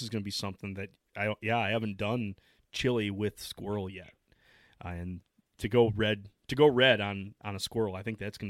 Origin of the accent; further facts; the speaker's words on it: Midwest, United States; because I'm from the Midwest, I was getting this idea with squirrel to be a white chili